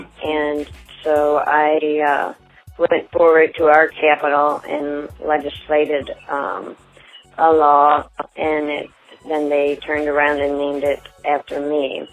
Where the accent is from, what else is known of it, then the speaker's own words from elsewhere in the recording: Pontiac, Illinois, United States; I'm from Illinois.